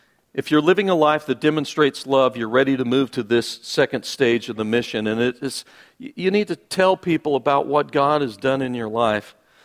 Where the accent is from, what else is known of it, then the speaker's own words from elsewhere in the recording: United States; because I'm an American male